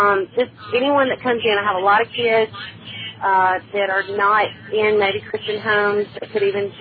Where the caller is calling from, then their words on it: Mississippi, United States; I'm in Mississippi.